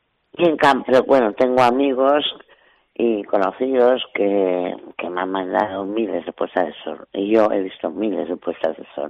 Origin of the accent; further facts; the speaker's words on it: Madrid, Community of Madrid, Spain; moved away as an adult; now in A Coruña, Spain; Bueno, sí, llevo a Coruña a finales del 82... soy de Madrid, ya llevo aquí muchísimos años